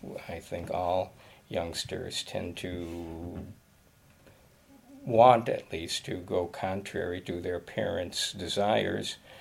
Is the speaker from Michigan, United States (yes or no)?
yes; Detroit, Michigan, United States; growing up in Detroit at that time, it was impossible to not become very much involved in the automobile industry